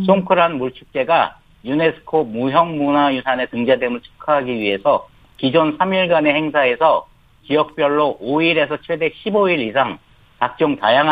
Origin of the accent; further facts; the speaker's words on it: South Korea; 제가 한국인이라서 한국의 영향력을 높게 평가하는 게 아닐까 오해하실 수도 있지만